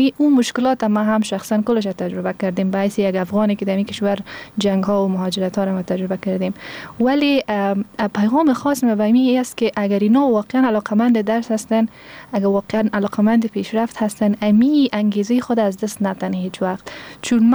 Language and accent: Persian; Afghanistan; چون هرچی نباشه ما افغان هستیم